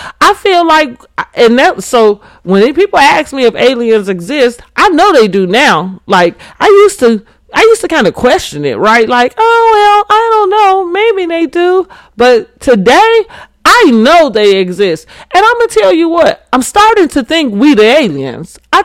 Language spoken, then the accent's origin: English; United States; As an American, just disgraceful. And as a Black American